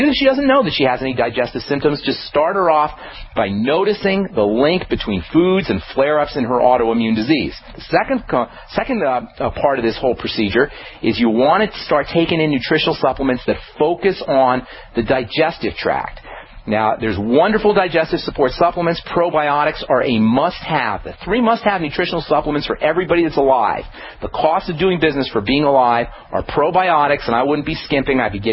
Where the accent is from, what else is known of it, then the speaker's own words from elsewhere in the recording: New York City, New York, United States; You know, as a kid, I grew up in New York City.